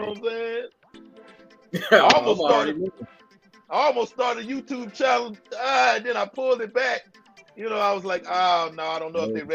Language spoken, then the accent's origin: English; Hempstead, Texas, United States; Yeah, I mean, I'm from Hempstead, Texas.